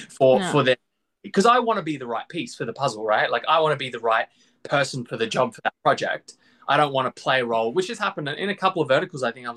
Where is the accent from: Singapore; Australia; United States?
Australia; And obviously, being Australian, I would love to get back to Australia and do verticals back there.